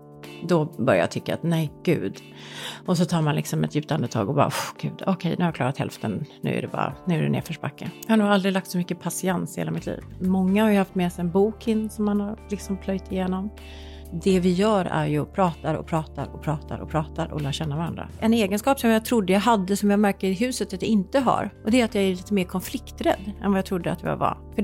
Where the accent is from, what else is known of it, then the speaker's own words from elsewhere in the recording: Gothenburg, Västra Götaland County, Sweden; I alla fall, jag kommer från Göteborg, vi hade någon från Dalarna.